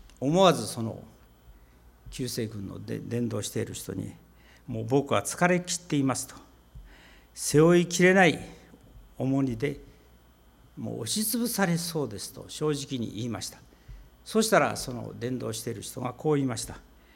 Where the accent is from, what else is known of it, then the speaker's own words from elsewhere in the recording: Kanazawa, Ishikawa, Japan; 金沢といえば私の郷里でございますけれども